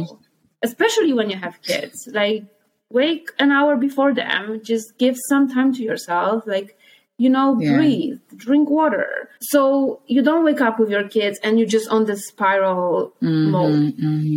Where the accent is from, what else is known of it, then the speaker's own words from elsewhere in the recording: Poland; So I am from Poland.